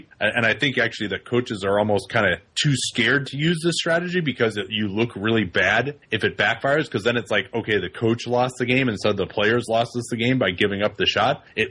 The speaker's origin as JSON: {"language": "English", "town": "Evanston", "region": "Illinois", "country": "United States", "tie": "born or raised there", "said": "I remember there's this place where I grew up in Evanston, Illinois, and my mom used to take us to this frame store called Goods"}